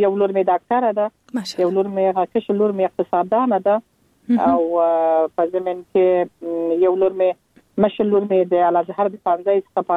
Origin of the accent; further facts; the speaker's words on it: Kandahar, Afghanistan; born there; وخت چې موږ خپل چې په کندهار کې پیدا سول او زما اولادونه په کندهار کې پیدا سو،